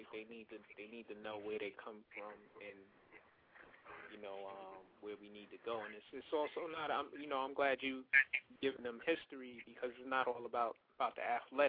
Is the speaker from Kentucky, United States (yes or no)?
no; East New York, New York, United States; my man …, one of my people I grew up with in East New York